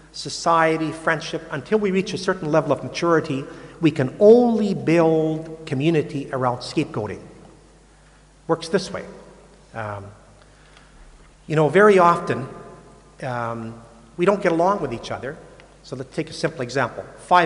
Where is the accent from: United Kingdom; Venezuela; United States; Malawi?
United States; I come from America, United States. We always need an enemy.